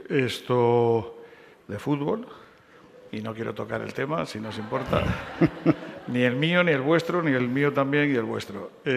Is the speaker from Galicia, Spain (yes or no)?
no; Torrelavega, Cantabria, Spain; Bueno, yo soy de Torrelavega.